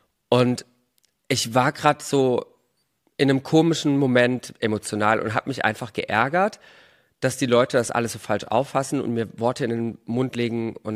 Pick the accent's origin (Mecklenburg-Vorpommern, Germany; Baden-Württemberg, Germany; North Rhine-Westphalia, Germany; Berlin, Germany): Baden-Württemberg, Germany; Bruchsal; ich komme ja auch aus dem Süden und da wird das ja auch gefeiert. Bei uns heißt das auch Fasching, genau. Oder Fasenacht, beziehungsweise in Bruchsal, wo ich eigentlich herkomme